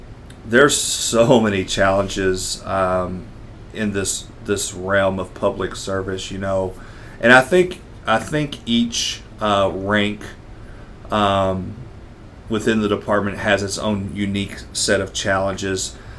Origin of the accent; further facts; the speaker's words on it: Clarksville, Tennessee, United States; I grew up in Old Clarksville, and we lived right across the street from the fire station on Stansford Avenue.